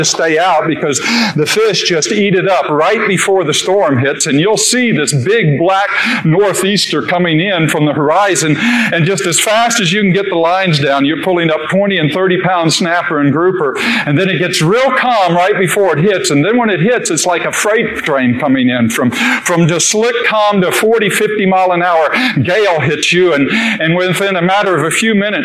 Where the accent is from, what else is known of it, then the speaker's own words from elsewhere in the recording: Daytona Beach, Florida, United States; all I really knew was the sea, and was born and raised in Daytona Beach, and began captaining fishing boats very young in life.